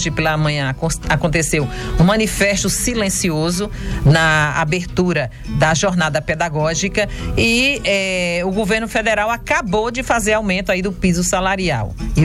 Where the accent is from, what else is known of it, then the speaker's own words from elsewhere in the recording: Brazil; Não, é bom comentar que nós somos brasileiros.